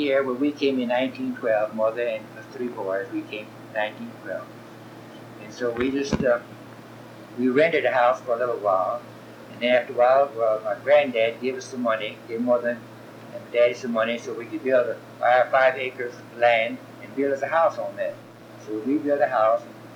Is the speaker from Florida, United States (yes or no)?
no; Texas, United States; now in Bishop, United States; Well, we came in from West Texas, poor as anybody could be. We had to borrow money to get here.